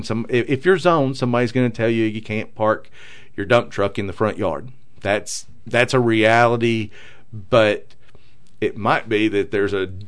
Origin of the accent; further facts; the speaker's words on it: Gadsden, Alabama, United States; I'm from Gadsden, Alabama.